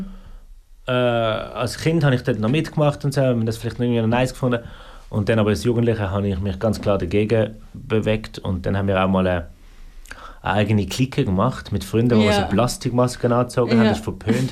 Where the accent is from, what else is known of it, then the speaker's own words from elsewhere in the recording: Basel, Basel-Stadt, Switzerland; Ich bin so in Basel-Stadt aufgewachsen